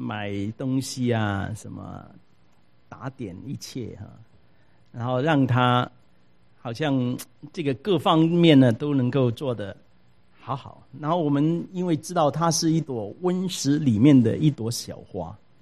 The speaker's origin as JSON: {"language": "Chinese", "country": "China", "said": "不过我觉得我们中国人呢也有一点过分，就是我们生的是孩子，我们生孩子呢18岁以后呢还是什么？还是孩子。"}